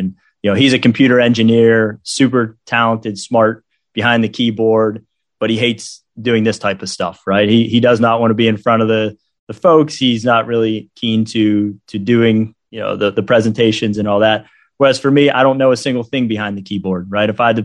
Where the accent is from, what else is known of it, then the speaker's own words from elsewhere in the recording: Pennsylvania, United States; We grew up together. We're from Western Pennsylvania. Our parents are still really good friends.